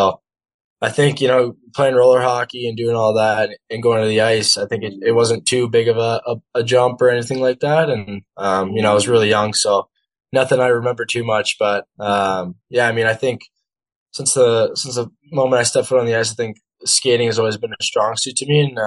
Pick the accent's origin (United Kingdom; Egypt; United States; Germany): United States; San Diego, California; Yeah, San Diego, California. I was born there, you know, raised there, and played hockey there till I was 13 years old. So it's my home for sure.